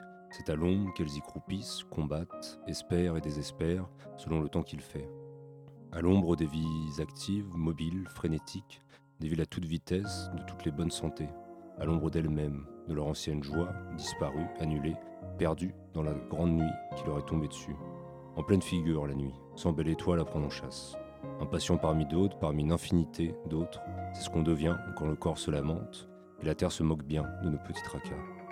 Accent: Paris, Île-de-France, France; J'ai un nom bulgaro-canadien, fait de deux blocs dignes de la guerre froide … J'ai grandi à Paris

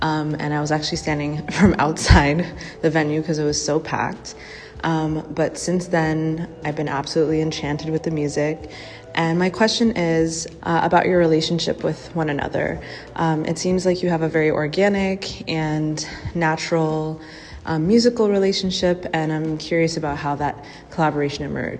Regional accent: Toronto, Ontario, Canada; and I'm from Toronto.

